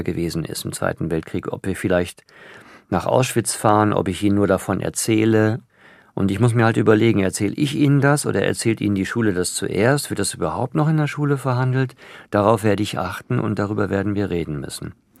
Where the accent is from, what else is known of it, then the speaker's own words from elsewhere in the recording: Germany; Also als Deutscher noch mehr, als vielleicht aus dem Ausland kommt.